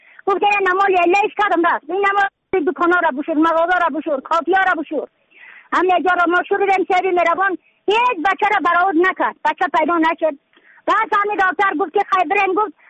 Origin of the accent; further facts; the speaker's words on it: Badakhshan, Afghanistan; از بدخشان هستم، مرکز بدخشان، ولسوالی اصل پایان، قیره وینگ.